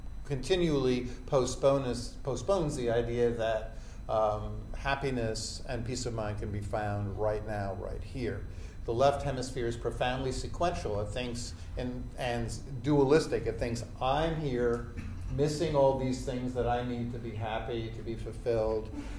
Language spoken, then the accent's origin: English; New York City, New York, United States; from the Upper West Side. I do the best I can.